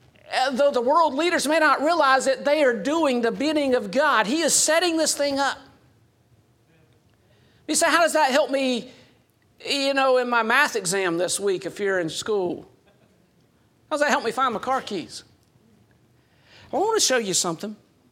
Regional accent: Georgia, United States; Growing up in South Georgia, we had a lot of rivers and swamps and alligators and snakes and mosquitoes.

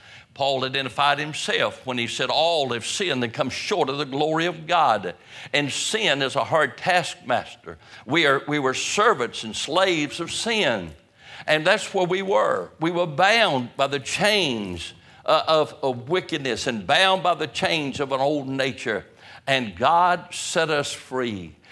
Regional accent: United States; But my dear friend, I'm glad that I'm an American.

